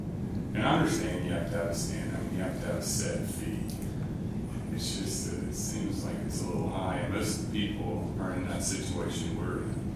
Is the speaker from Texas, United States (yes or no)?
no; Atlanta, Georgia, United States; Now, we're from Atlanta, and Atlanta's a lot more expensive.